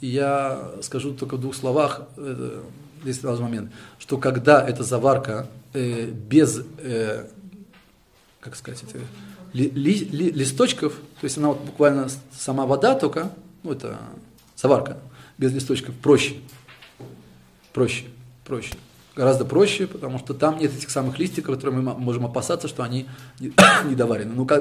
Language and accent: Russian; Tashkent, Uzbekistan; Я из Ташкента.